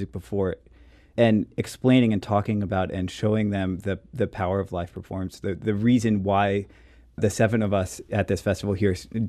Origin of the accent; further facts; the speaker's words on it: St. Louis, Missouri, United States; Sarah and I actually played together in high school. I grew up in St. Louis. And so it's just such a neat thing to be able to come back.